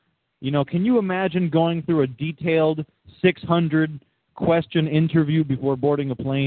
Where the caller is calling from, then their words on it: Jersey City, New Jersey, United States; Well, Anthony, I'm calling from Jersey City right across the river